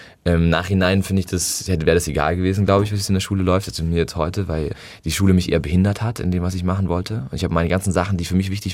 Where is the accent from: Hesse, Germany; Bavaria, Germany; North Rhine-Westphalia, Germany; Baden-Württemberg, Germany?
Baden-Württemberg, Germany; Adelberg; Ich bin in Adelberg aufgewachsen, auf dem Schuhwald bei Schorndorf und habe dort im Dorf sehr viel Natur erlebt